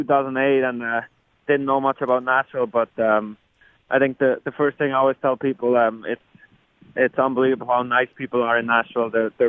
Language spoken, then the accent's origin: English; Bern, Switzerland; I grew up in Bern, and I used to watch my hometown team